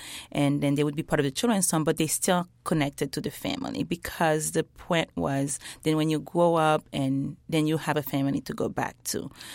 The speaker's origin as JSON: {"language": "English", "country": "Haiti", "tie": "born or raised there", "said": "in a children's home where I grew up in Haiti"}